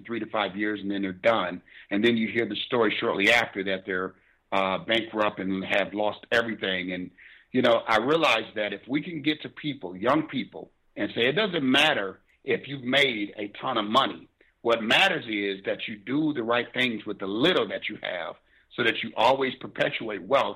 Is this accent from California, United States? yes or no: no; Rockford, Illinois, United States; Growing up in Rockford, Illinois, my mother, a beautiful woman, she's a strong woman with Southern values.